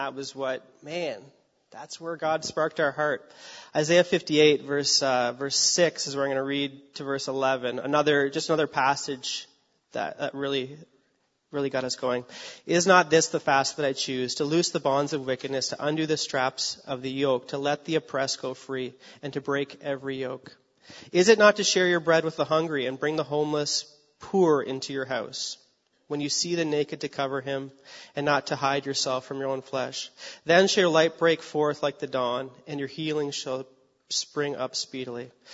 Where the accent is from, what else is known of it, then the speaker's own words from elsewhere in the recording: Cambridge, Ontario, Canada; We're from Cambridge, and just driving through Cambridge last night, it's like, man, there is so many hurting people who need help here